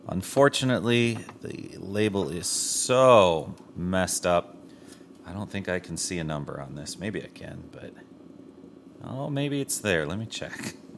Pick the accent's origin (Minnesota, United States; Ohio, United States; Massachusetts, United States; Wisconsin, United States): Minnesota, United States; now in Mullet River, United States; Now, if you haven't picked up by my crazy accent, I am from Minnesota. I live in a little tiny town called Mullet River, Minnesota. It's kind of in the southeastern part of the state, right near a little place called Winona, Winona, Minnesota.